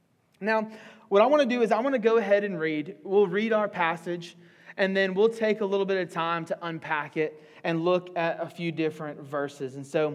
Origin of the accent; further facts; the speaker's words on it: the South, United States; I was kind of like, man, I'm super from the South.